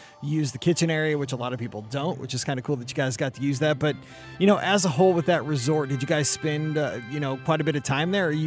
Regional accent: Missouri, United States; you know, I'm from Missouri. We don't get a lot of African artifacts

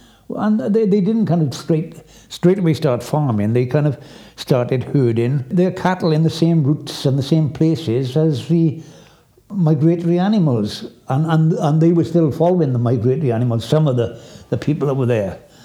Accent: Wales, United Kingdom; I was born and brought up in South Wales

